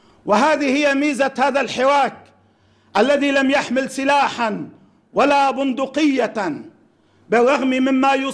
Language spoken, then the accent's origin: Arabic; Lebanon; فلسطين هي قضيتنا المركزية كلبنانيين وفلسطينيين وعرب وأمة إسلامية وأتباع ديانات السماء،